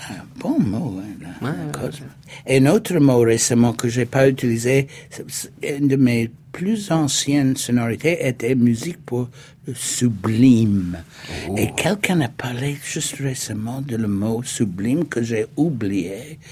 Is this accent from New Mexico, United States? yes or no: no; New York, United States; French is a second language; quand j'étais jeune à New York